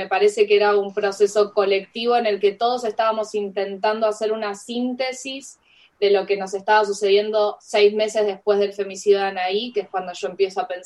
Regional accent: Lomas de Zamora, Buenos Aires Province, Argentina; porque yo soy de Lomas también

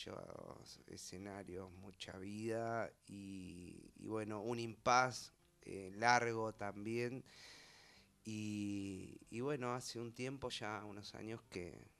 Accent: Bayauca, Buenos Aires Province, Argentina; born there; yo nací en Bayauca, provincia de Buenos Aires.

